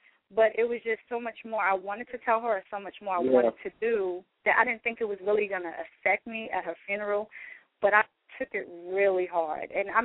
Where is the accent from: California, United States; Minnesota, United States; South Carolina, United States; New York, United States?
New York, United States; because I had a great life growing up in New York.